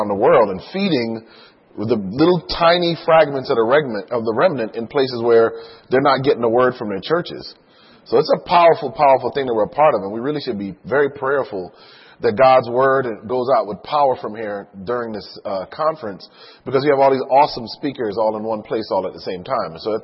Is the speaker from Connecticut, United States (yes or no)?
yes; Hartford, Connecticut, United States; also born or lived in Miami; I grew up in Connecticut, in Hartford